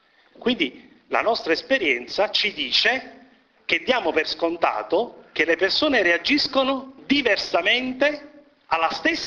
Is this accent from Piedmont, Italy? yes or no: no; Naples, Campania, Italy; Se l'idea che avete dei napoletani è diversa, sapendo che sono napoletano